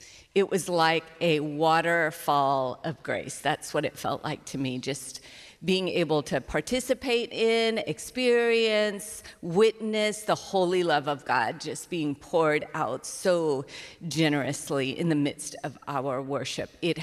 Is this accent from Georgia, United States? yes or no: no; Alabama, United States; I'm from Alabama.